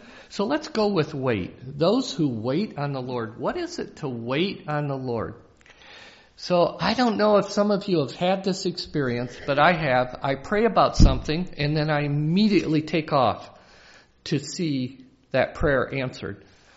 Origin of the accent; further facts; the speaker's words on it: Grand Rapids, Michigan, United States; And there's a seminary up in Grand Rapids, my hometown, rather than Winona Lake